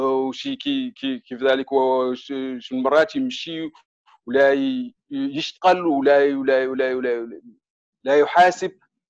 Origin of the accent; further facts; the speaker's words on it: Mauritania; also born or lived in United States; now in Canada; أنا أصلاً موريتاني، أنا كنت في موريتاني وعشت 16 سنوات في في في في في أمريكا